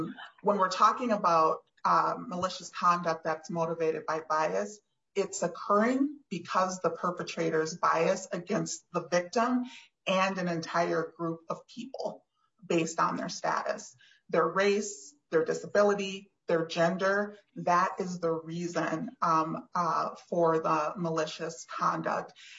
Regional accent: St. Paul, Minnesota, United States; When I was a kid growing up in St. Paul, my parents were close friends with another Black couple from the church that we attended.

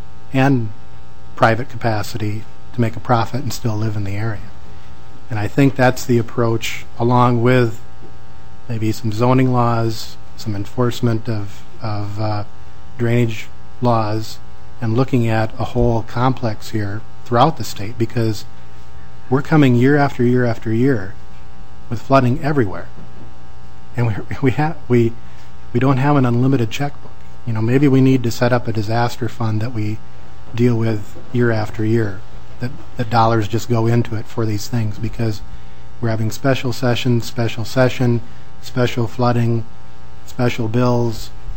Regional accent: Minnesota, United States; I grew up in Greater Minnesota. I went to a high school class of 26 people near a town of 300.

